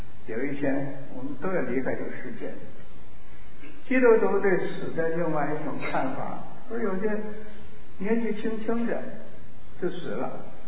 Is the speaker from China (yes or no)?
yes; China; 啊，我们中国人土俗话说，大不了就是死